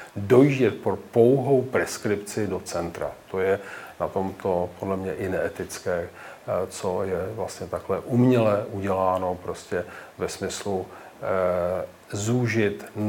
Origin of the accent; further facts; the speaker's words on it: Bohemian Forest, Czechia; Já jsem ze Šumavy